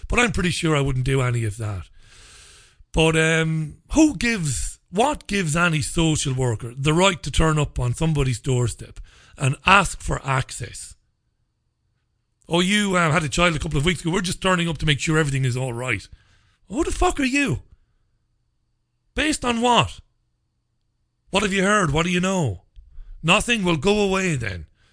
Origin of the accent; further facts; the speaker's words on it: Ireland; I grew up in the Republic of Ireland.